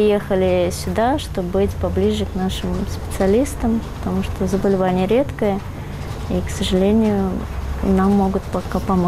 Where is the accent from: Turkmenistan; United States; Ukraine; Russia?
Turkmenistan; Дело в том, что мы вообще родом из Туркмении